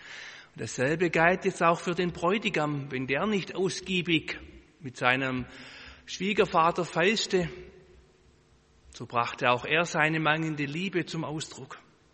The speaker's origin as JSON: {"language": "German", "region": "Baden-Württemberg", "country": "Germany", "said": "vielleicht sind da auch Bayern unter uns, ich selber bin Schwabe."}